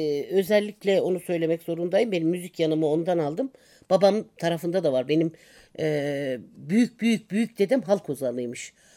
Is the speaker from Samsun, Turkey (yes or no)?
no; Gümüşhane, Turkey; Gümüşhaneliyim. Evet. 15.01.1959'da Gümüşhane'de doğdum.